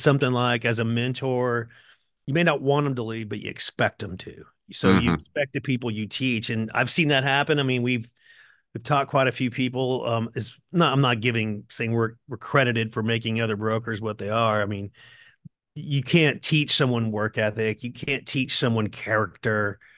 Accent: Norman, Oklahoma, United States; I mean, I grew up in Norman and I went to OU.

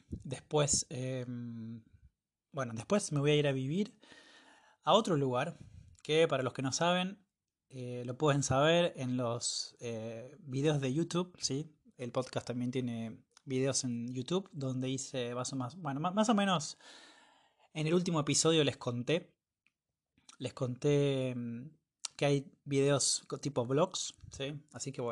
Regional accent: General Roca, Río Negro, Argentina; also born or lived in Córdoba; yo soy del norte de la Patagonia, de una ciudad que se llama General Roca, está cerca de una ciudad que es grande, que se llama Neuquén. Así que bueno, viví acá por más o menos 17, 18 años, y después me fui a Córdoba a estudiar

